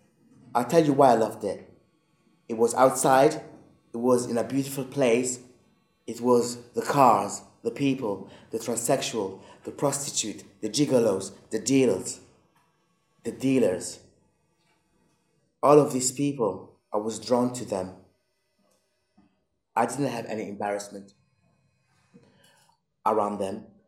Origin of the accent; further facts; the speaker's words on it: Italy; also born or lived in Paris, France / Egypt; now in -; I was born in Paris and raised in Italy.